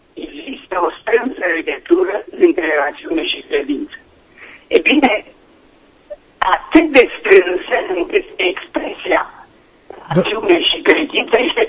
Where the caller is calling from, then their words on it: Timișoara, Timiș County, Romania; din Timișoara.